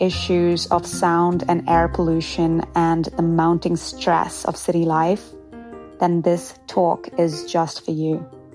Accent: Mumbai, Maharashtra, India; also born or lived in London; now in Los Angeles, United States; If you are an urban city dweller like me, I grew up in Mumbai, moved to London, and then to Los Angeles about 11 years ago.

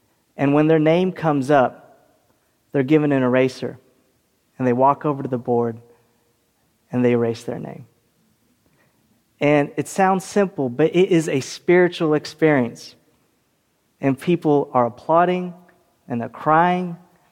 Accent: California, United States; in my home state of California, it costs $60,000 to house someone in the California prison system.

